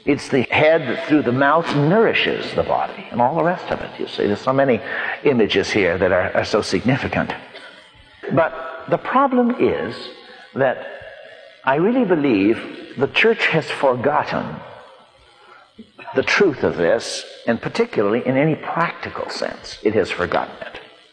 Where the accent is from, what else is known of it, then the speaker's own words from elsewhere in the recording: United States; I am an American, and I believe in democracy